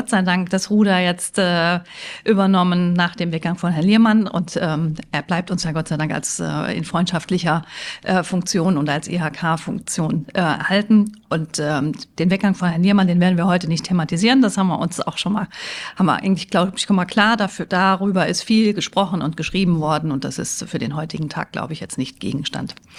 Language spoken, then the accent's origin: German; Mainz, Rhineland-Palatinate, Germany; ich bin ja Mainzerin